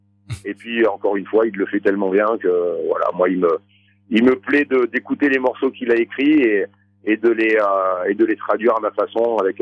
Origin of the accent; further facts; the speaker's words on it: Auvergne-Rhône-Alpes, France; avec tout ce qui se passe bien chez nous en Auvergne.